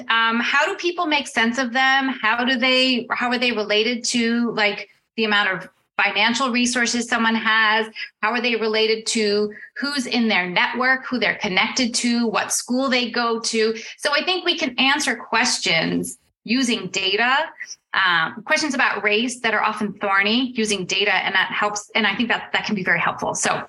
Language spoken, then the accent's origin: English; United States; this is a very different world than the one that I grew up in the United States.